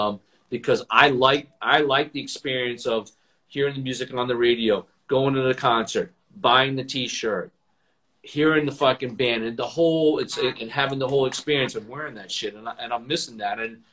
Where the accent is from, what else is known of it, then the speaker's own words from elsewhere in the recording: Rhode Island, United States; That's what I grew up with in Rhode Island.